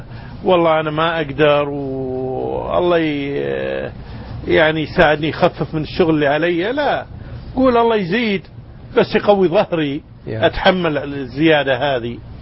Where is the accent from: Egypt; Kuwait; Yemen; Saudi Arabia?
Kuwait; Kuwait City, Capital Governorate; شوي شديدين عندنا بالكويت، ورغم هذا